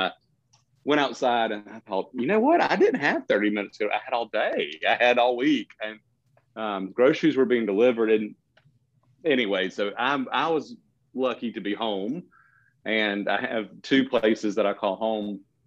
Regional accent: Perry, Georgia, United States; So my hometown is Perry, Georgia. I'm a native Parisian, Houston County.

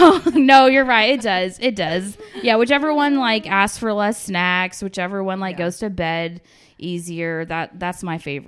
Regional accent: Longview, Texas, United States; now in Atlanta, United States; So I'm from Texas. I moved to Atlanta because I met my husband for work. But I'm from like very conservative East Texas. I'm actually from the same hometown as Matthew McConaughey.

